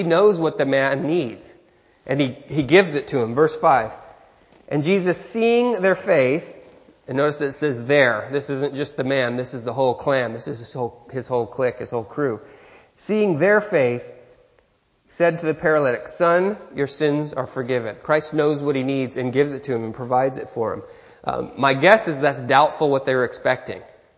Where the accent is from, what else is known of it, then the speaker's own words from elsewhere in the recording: United States; because I'm American, ugly American